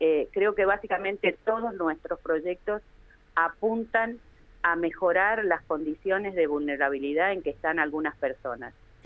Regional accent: Córdoba, Argentina; born there; also born or lived in Mendoza / San Juan / Bahía Blanca; Yo nací en Córdoba, pero bueno, mi familia, por el trabajo de mi papá, se movía a través de muchos lugares, así que hemos andado por Mendoza, San Juan, Córdoba, Bahía Blanca, después volví a Córdoba a estudiar y después elegí, junto a mi pareja, vivir en Cipolletti, en Río Negro

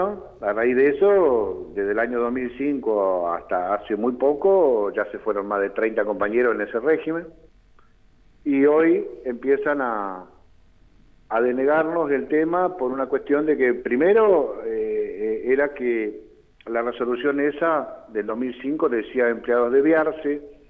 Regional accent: Río Negro, Argentina; No, yo soy de Río Negro

